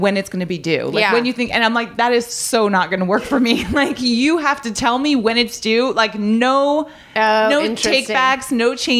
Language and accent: English; Canada; in my hometown, I'm Canadian, it's a small town